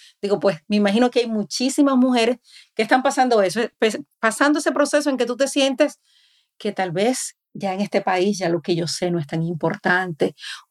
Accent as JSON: {"language": "Spanish", "country": "Dominican Republic", "moved": "as an adult", "lives_now": "United States", "said": "nosotras somos inmigrantes. Yo vine de la República Dominicana a la edad de 20 años a tratar de abrirme campo en el mundo norteamericano"}